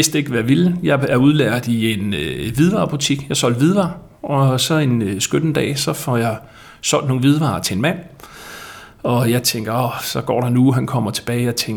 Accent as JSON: {"language": "Danish", "town": "Sorø", "region": "Zealand", "country": "Denmark", "tie": "born or raised there", "said": "Jeg er født og opvokset i Sorø, jeg har altid boet her."}